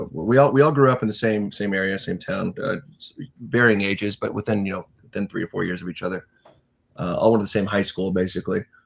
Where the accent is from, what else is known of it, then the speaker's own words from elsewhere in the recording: Manhattan Beach, California, United States; We're all from Manhattan Beach, California, which is in the South Bay of Los Angeles. It's a little beach town.